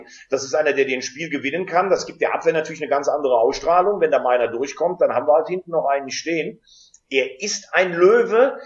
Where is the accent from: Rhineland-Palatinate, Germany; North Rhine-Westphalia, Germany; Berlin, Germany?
Rhineland-Palatinate, Germany; born there; Und ich bin gebürtiger Rheinland-Pfälzer